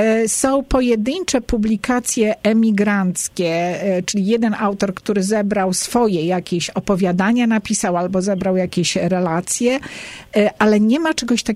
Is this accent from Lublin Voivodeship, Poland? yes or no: yes; Lublin Voivodeship, Poland; Ja jestem z Wyżyny Lubelskiej.